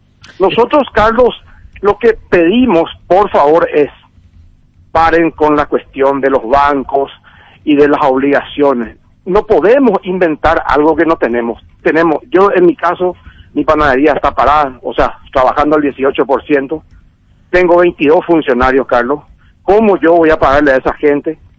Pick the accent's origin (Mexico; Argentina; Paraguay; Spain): Paraguay; nosotros que somos tan paraguayos como ustedes